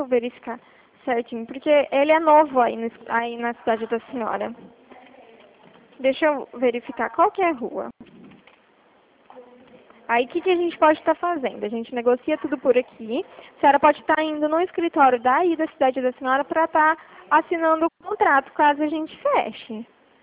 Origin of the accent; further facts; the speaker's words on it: Bebedouro, São Paulo, Brazil; sou de Bebedouro.